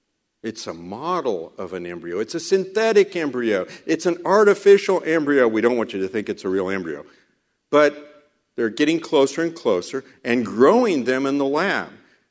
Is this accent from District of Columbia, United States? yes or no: no; Kansas, United States; I'm from Kansas, and so in Kansas, when Sam Brownback was governor